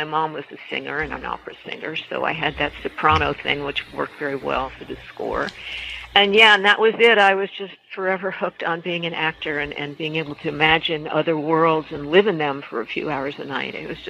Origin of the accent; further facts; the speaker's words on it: New Haven, Connecticut, United States; I was brought up in the New Haven community